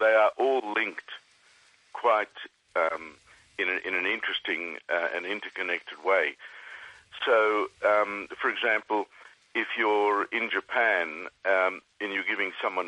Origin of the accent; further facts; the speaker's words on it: Australia; we have as an Australian society in general, we're a very casual culture.